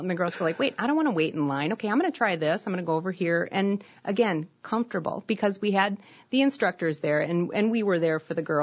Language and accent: English; Wisconsin, United States; accent: Wisconsin; And I say that with my Wisconsin accent.